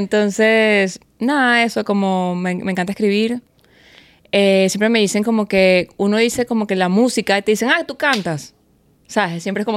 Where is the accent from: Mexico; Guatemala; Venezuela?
Venezuela; Caracas, Capital District; De Caracas.